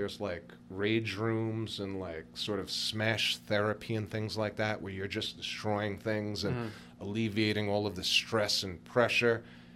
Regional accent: New York, United States; it was a pastime that everyone did growing up in New York.

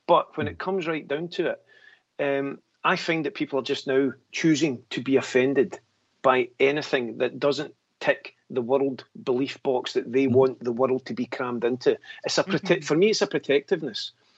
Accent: Scotland, United Kingdom; I've had my money refused. I've had Scottish notes refused down in England.

